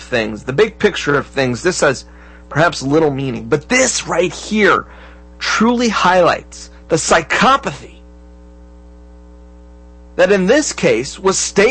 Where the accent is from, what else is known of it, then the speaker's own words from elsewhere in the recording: Florida, United States; in Okeechobee, Florida, all the way in Florida, ladies and gentlemen, my home state of Florida